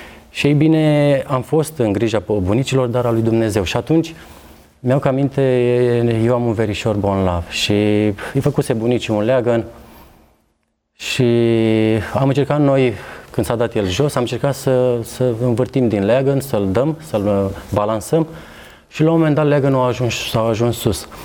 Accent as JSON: {"language": "Romanian", "region": "Bucharest", "country": "Romania", "tie": "born or raised there", "said": "eu am copilărit la București, aici m-am născut"}